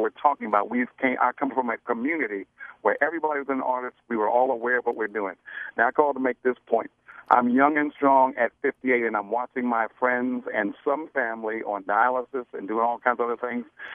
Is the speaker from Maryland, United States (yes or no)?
yes; Glenarden, Maryland, United States; I'm from Glen Arden, Maryland, just outside D.C.